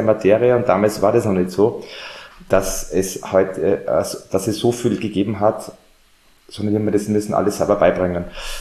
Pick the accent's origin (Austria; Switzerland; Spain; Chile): Austria; Graz, Styria; now in Salzburg, Austria; ich bin ja immigriert nach Salzburg, ja, von der Steiermark, ich bin ja Grazer.